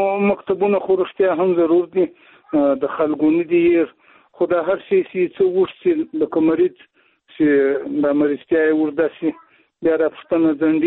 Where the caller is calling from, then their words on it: Zabul, Afghanistan; د زابل ولایت شاجیل ولسوالۍ سره په اړیکه کیم